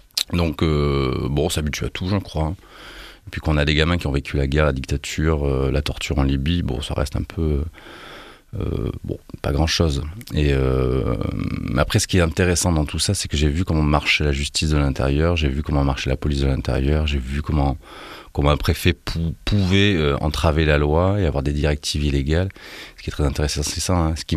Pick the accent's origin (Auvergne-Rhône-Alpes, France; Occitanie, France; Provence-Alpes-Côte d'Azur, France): Provence-Alpes-Côte d'Azur, France; Nice; Ouais, je suis dans un quartier qui s'appelle l'Ariane, à Nice. Donc c'est un quartier très populaire. Donc c'est vrai que j'étais à l'école avec des Noirs, des Arabes.